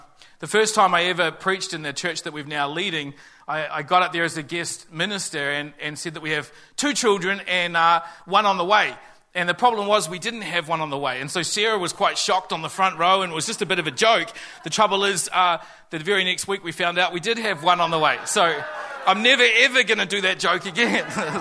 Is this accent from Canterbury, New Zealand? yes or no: no; Tauriko, Bay of Plenty, New Zealand; But I grew up in the Bay of Plenty out at Tauriko when it was still country out there and not industrial area up Elk Road.